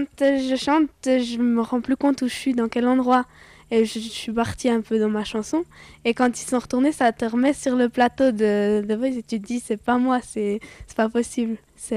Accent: Chaudfontaine, Wallonia, Belgium; on rentre ben, chez nous à Chaudfont

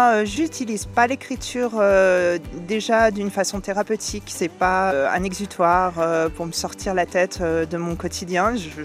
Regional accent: Auvergne-Rhône-Alpes, France; Nous, on vient de France, on vient de la région lyonnaise.

